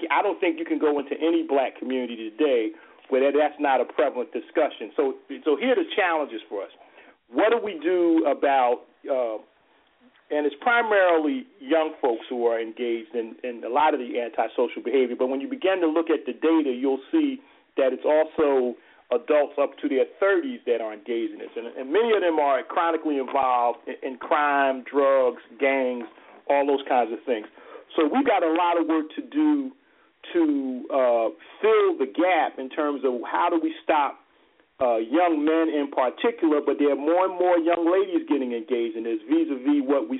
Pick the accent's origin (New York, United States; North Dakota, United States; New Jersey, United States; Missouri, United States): New Jersey, United States; Newark; I mean, I was born and raised in Newark.